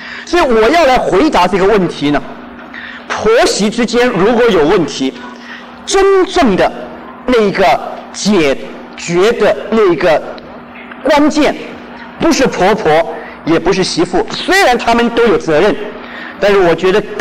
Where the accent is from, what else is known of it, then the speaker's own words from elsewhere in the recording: China; 那么我们中国人，我觉得我们这一代